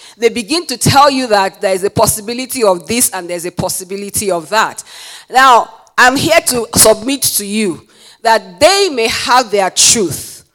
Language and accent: English; Nigeria; at this point I can say I'm originally Nigerian. I can borrow past pieces term and say I'm originally Nigerian.